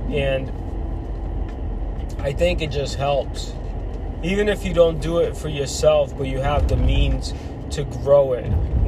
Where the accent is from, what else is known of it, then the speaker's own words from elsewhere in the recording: Uzbekistan; also born or lived in Armenia; now in United States; So I was born in Armenia. I was raised in Uzbekistan, which is probably not as rich as the United States where we live now, right?